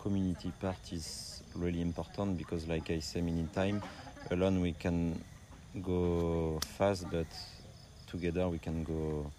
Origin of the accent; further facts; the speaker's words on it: France; English is a second language; moved away as an adult; now in Bali, Indonesia; I'm from France. I live in Bali since 3 years now.